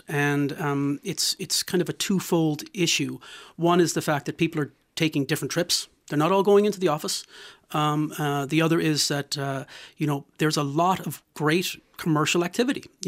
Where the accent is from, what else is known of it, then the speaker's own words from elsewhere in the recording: Boston, Massachusetts, United States; I grew up in a car, you know, I grew up in Boston and the car was king.